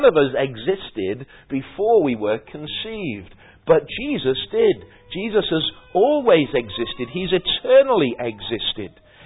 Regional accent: Wrexham, Wales, United Kingdom; were out near Wrexham, my hometown, and they were out in the fields with metal detectors searching for treasure.

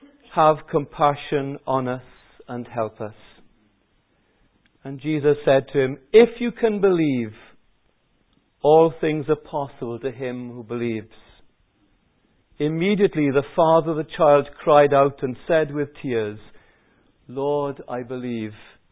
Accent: Pontypridd, Wales, United Kingdom; My hometown is Pontypridd. My mother still lives there in Pontypridd, and it's a bungalow up on the hillside.

